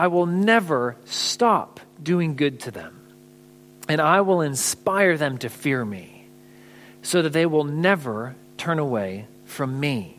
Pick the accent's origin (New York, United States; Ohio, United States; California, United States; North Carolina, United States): California, United States; I'm from California, where earthquakes alone make that unlikely.